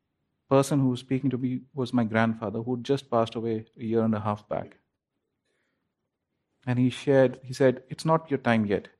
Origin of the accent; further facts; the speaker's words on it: Srinagar, Jammu and Kashmir, India; born there; I was born in Srinagar. It's a very cold place. Winters, it can get really cold.